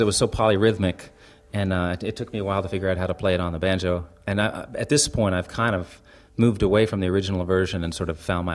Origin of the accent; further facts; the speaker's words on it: New York City, New York, United States; But I grew up in New York City, so like, what was I doing playing the banjo anyway